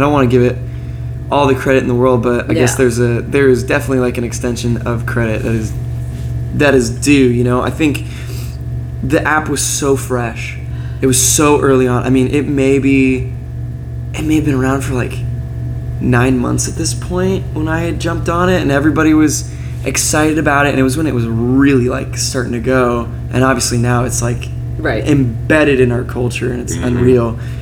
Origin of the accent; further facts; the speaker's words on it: California, United States; Yeah, so I grew up in Northern California.